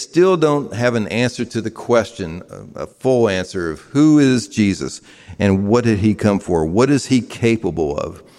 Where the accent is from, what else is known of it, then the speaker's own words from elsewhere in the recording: Tennessee, United States; I grew up basically on President's Island working down there.